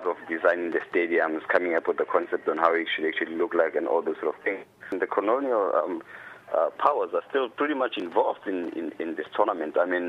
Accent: South Africa; now in Germany; I am here in Germany and I meet people on the streets on a daily basis and I tell them that I'm from South Africa.

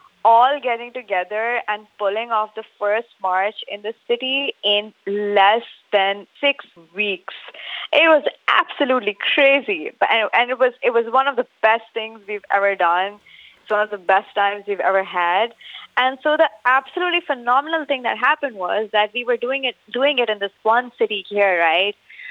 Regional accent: Karachi, Sindh, Pakistan; I'm from Karachi. So Karachi is one of the cities of Pakistan, and we are in Sindh, which is a province.

